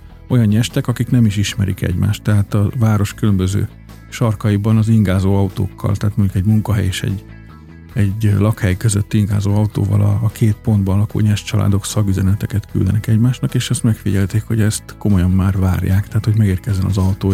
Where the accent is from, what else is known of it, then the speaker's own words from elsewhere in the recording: Budapest, Hungary; Igen, én tőzsgyökeres budapesti vagyok egyébként.